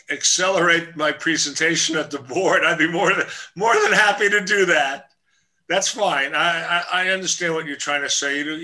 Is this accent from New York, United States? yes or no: yes; Brooklyn, New York, United States; And just remember, I'm from Brooklyn, so you cannot insult me.